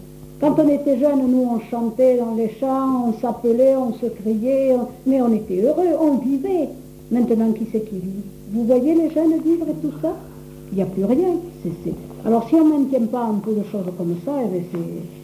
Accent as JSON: {"language": "French", "region": "Auvergne-Rhône-Alpes", "country": "France", "accent": "Auvergne", "said": "Et moi, je trouve que notre accent d'Auvergne, eh ben, il mérite quelque chose."}